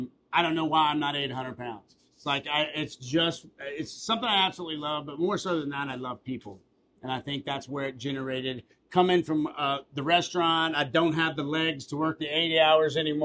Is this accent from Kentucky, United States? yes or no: yes; Kentucky, United States; also born or lived in Chicago; Well, I'm a homeboy, born and raised in Kentucky. I lived 16 years in Chicago, and my Southern roots, brother, they're going to always come out.